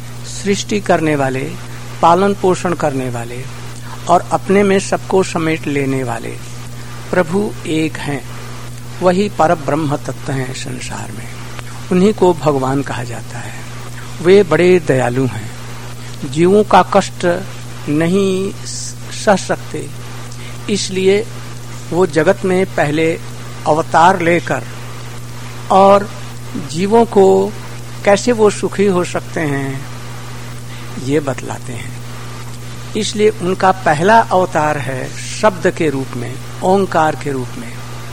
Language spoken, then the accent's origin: Hindi; Vrindavan, Uttar Pradesh, India; मैं भारतवर्ष में वृंदावन और मथुरा का रहने वाला हूँ। मैं सन्यासी हूँ।